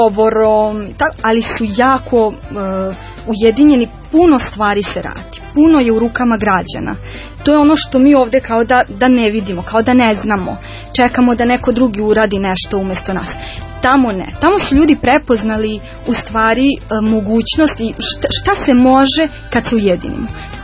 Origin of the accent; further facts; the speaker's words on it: Novi Sad, Vojvodina, Serbia; moved away; Novi Sad. Ja onda kreću moji dolasci u moj rodni grad, gde svaki put dobijem osjećaj i neke tuge kada ulazim u njega.